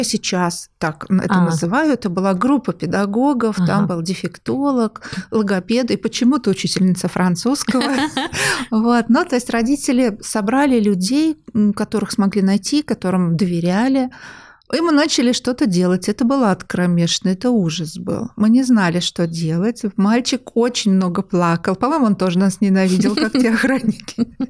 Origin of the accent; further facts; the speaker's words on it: Samara, Samara Oblast, Russia; я из Самары, я там родилась и там начинала работать.